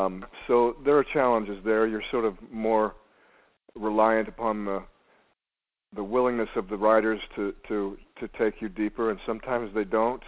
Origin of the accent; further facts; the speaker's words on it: the West, United States; now in Los Angeles, United States; I spent about a year in New York, and because I was raised in the West, I felt like a fish out of water. So I ended up back in L.A.